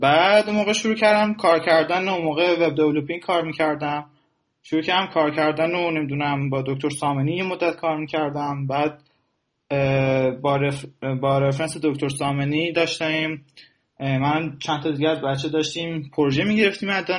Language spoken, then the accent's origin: Persian; Ahvaz, Khuzestan, Iran; moved away as an adult; also born or lived in Shiraz; now in United States; من ورودی 87 کامپیوتر دانشگاه شیرازم، اهوازی هم اصالتا، از اهواز اومدم.